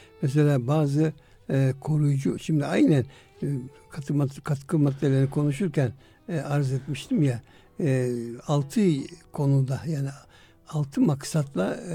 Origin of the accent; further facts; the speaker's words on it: Antalya, Turkey; biz Antalyalıyız ve Akdeniz mutfağına sahibiz.